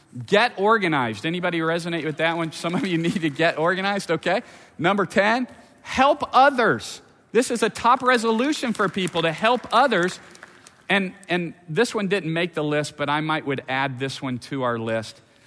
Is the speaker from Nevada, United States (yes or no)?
no; Atlanta, Georgia, United States; My family is from the South. We're from the Atlanta area originally.